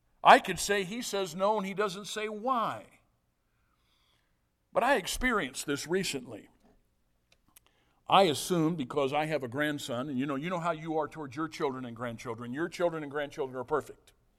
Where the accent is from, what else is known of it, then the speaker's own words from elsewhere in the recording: Illinois, United States; So I'm thinking, well, I'm from Southern Illinois.